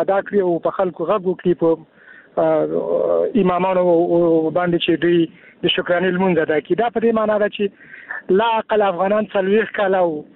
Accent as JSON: {"language": "Pashto", "country": "Afghanistan", "said": "د یو افغان په توګه زه ډېر خوشحاله یم"}